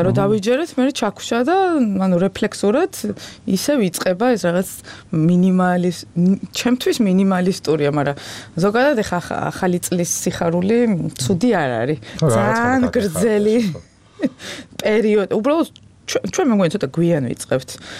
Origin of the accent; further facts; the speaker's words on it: Kakheti, Georgia; ჯერ ერთი რო კახელი ვარ, მერე ქიზიყელი.